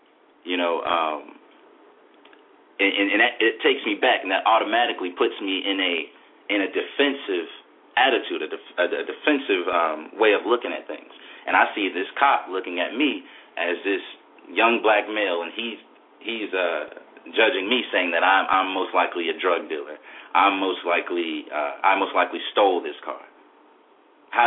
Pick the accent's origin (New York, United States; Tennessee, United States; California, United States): Tennessee, United States; Memphis; I'm Tammy's son. Just a little background on myself. I was born in Memphis, raised mostly in a military background, came back to Memphis in seventh grade, and there was a huge difference from what I saw.